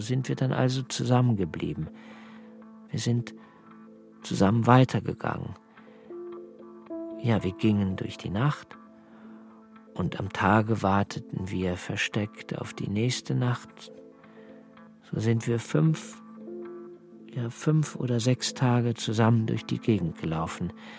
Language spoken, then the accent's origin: German; Srebrenica, Republika Srpska, Bosnia & Herzegovina; hört mal, wir kommen aus Srebrenica.